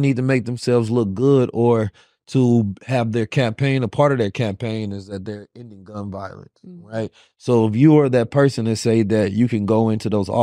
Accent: St. Louis, Missouri, United States; born there; St. Louis, I was born in St. Louis, so I know how bad gun violence is in St. Louis.

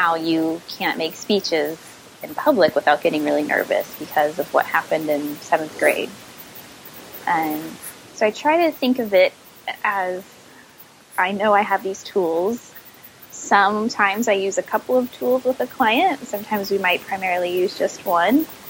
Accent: Midwest, United States; I'm from the Midwest

